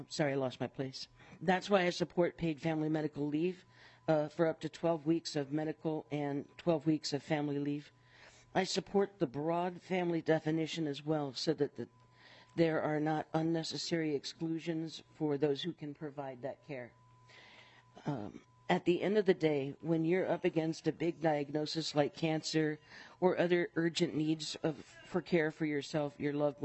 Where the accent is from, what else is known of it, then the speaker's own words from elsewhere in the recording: Rochester, Minnesota, United States; I'm from Rochester, Minnesota. I'm an organizer and a voter and activist in Rochester